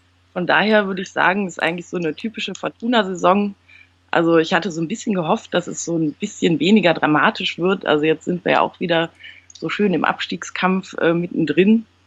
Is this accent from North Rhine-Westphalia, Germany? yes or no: yes; Düsseldorf, North Rhine-Westphalia, Germany; Ich bin in Düsseldorf geboren und aufgewachsen